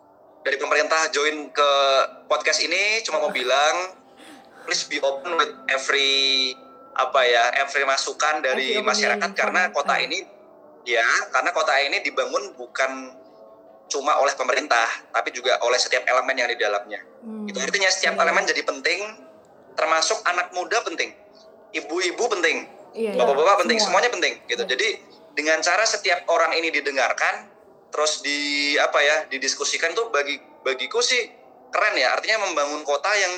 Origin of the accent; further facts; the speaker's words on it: Salatiga, Central Java, Indonesia; aku suka Salatiga, aku orang Salatiga dan bangga